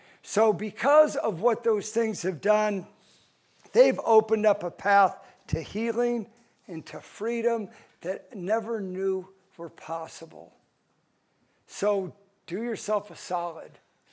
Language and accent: English; Phoenix, Arizona, United States; I'm from Phoenix, Arizona.